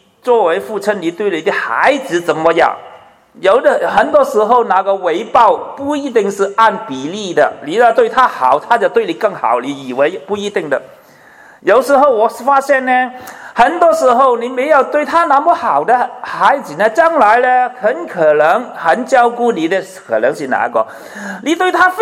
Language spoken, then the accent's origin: Chinese; Guangdong, China; 所以世界上有一句说话，就是我们广东人说